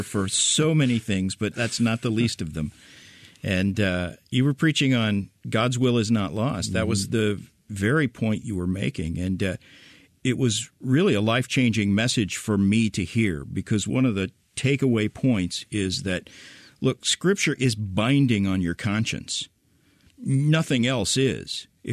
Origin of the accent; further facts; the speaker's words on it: Tulsa, Oklahoma, United States; I grew up in Tulsa, which is the heart of the charismatic movement.